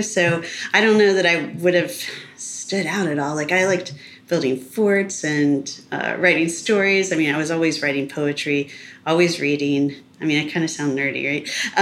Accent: Evanston, Illinois, United States; born there; now in Laguna Beach, United States; I was born in Evanston, Illinois, but by the time I was going to high school, I'd lived in, I think, six states.

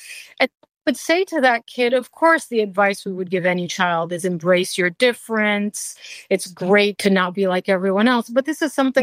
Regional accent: France; also born or lived in United States / London; my parents were Syrian, that I was raised in France, born in the U.S., and then lived for many years in London.

